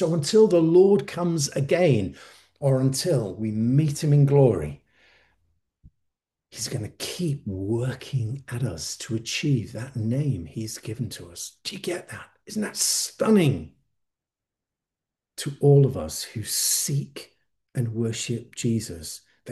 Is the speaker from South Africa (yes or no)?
no; Warrington, North West England, United Kingdom; I used to live in, I was brought up in Warrington, which is right next to North Wales.